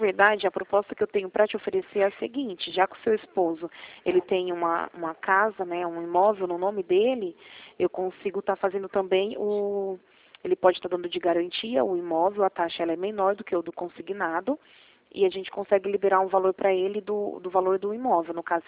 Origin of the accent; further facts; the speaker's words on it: Rio Claro, São Paulo, Brazil; Eu sou daqui de Rio Claro mesmo.